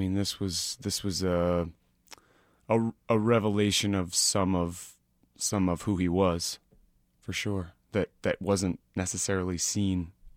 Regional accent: Kansas City, United States; I can't help but hear a little like a little bust on my hometown in it, you know, because I figure why not Kansas City?

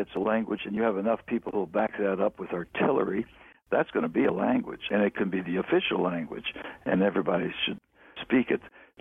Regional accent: Cincinnati, Ohio, United States; I grew up in Cincinnati. My mother's from Harlan, Kentucky.

